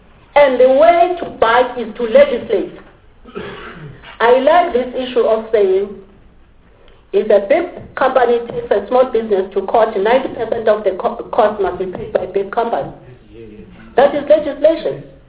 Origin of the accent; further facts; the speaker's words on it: South Africa; I can't go to China and open a repair shop. I can't go to Pakistan as a South African and repair.